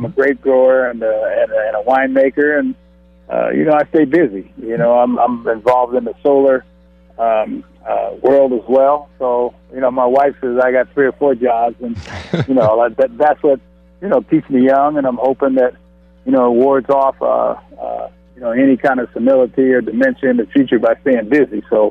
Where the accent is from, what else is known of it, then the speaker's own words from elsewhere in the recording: Sacramento, California, United States; once a month in my hometown of Sacramento